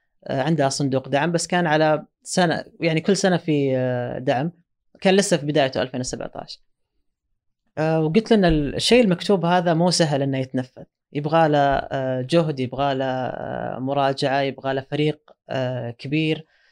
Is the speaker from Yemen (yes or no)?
no; Saudi Arabia; وتجربتنا إحنا كسعوديين في السينما لها وضعها المختلف يعني عن أي بلد آخر.